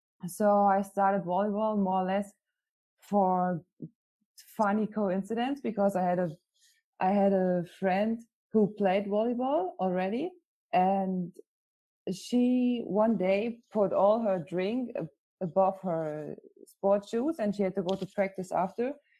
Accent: Schwerin, Mecklenburg-Vorpommern, Germany; I'm coming from Schwerin.

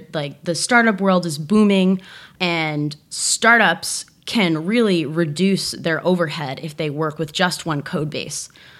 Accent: New Jersey, United States; moved away as an adult; now in Los Angeles, United States; I'm from New Jersey.

